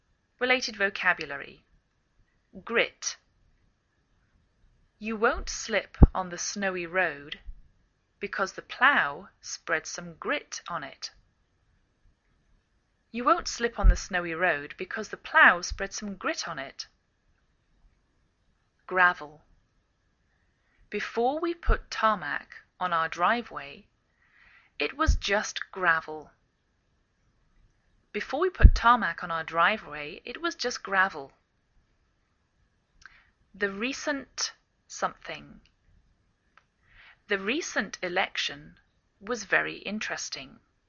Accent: England, United Kingdom; now in United States

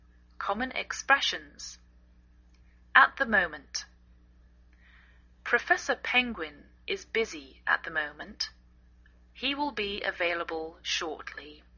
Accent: England, United Kingdom; now in United States

